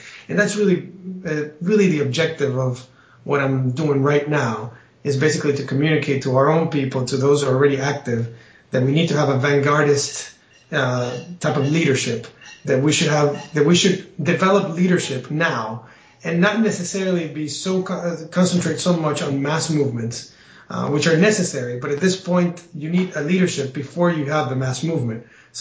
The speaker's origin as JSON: {"language": "English", "country": "Spain", "tie": "born or raised there", "also_born_or_lived": "South America / Central America / United States", "said": "I was born and raised in Europe, primarily Spain. I have lived throughout South America, Central America, and the United States."}